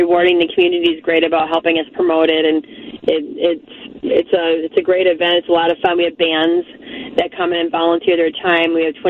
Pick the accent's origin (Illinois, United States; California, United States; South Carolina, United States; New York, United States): Illinois, United States; Chicago; now in Twin Cities, United States; Okay, yeah, well, I was born in Chicago and grew up there, and my parents had restaurants. I grew up with great cheesecake, and when I moved to the Twin Cities for marketing